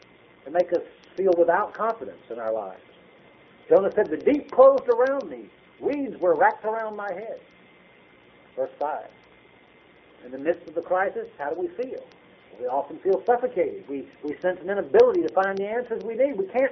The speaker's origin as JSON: {"language": "English", "region": "North Carolina", "country": "United States", "tie": "born or raised there", "said": "I was raised on the Atlantic coast in North Carolina, and we went out often swimming in the ocean"}